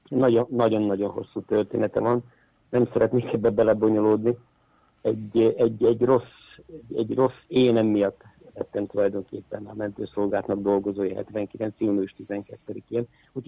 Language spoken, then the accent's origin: Hungarian; Jász-Nagykun-Szolnok, Hungary; born there; now in Kecskemét, Hungary; Kecskeméten lakom közel 40 éve, de én nem ott születtem, én a Jánosság szélén születtem, tehát Györgyén születtem, és hát a gimnáziumban Nagykőrösre jártam, és utána kerültem a Kecskemétre.